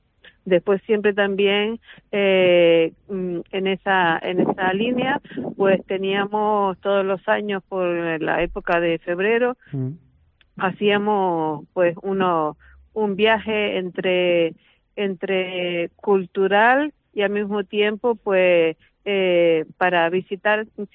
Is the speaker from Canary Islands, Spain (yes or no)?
yes; La Gomera, Canary Islands, Spain; aparte de ser gomera, pues soy sevillana de adopción también, porque estoy casada con un sevillano